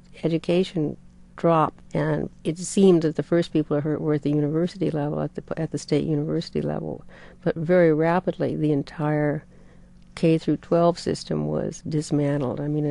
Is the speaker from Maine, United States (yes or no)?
no; California, United States; Oh, I'm from California